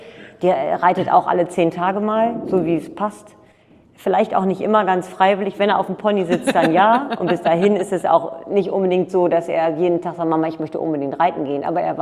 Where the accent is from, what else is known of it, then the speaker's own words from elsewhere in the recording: Norderney, Lower Saxony, Germany; Ich bin ja geboren in der Reitschule Jungmann auf Norderney. Also ich bin ein Inselkind. Ein Norderneyer Inselkind und ja, wir sind geritten. Also meine Familie ist Reiterfamilie.